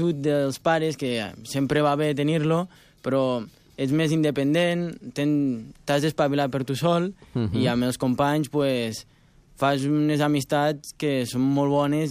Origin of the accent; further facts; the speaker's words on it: Juneda, Catalonia, Spain; Jo de Juneda, un poble de Lleida.